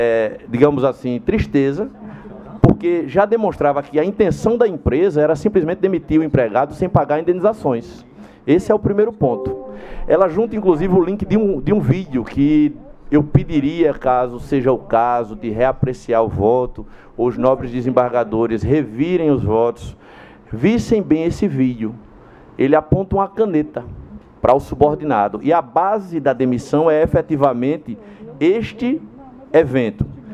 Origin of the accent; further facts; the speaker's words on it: União dos Palmares, Alagoas, Brazil; eu venho do interior do Estado e União dos Palmares, muito feliz da minha terra